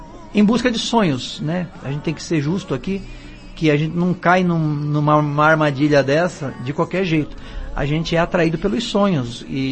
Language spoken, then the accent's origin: Portuguese; Paranaguá, Paraná, Brazil; also born or lived in São Paulo; now in Curitiba, Brazil; Nasci em São Paulo. Aí, quando eu tinha lá meus 8 anos de idade, minha família veio pra Paranaguá, aqui no litoral. E aí, eu me criei em Paranaguá, né? Em Curitiba eu cheguei mais ou menos 2003, 2004. Tô até hoje